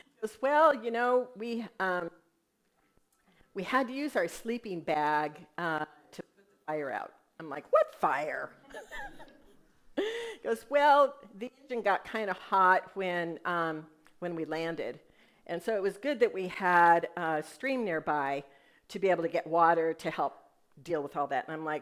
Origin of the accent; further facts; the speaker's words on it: Alaska, United States; So I am a past resident of Alaska of 25 years, so I grew up in Alaska, in a time when Alaska was really the last frontier.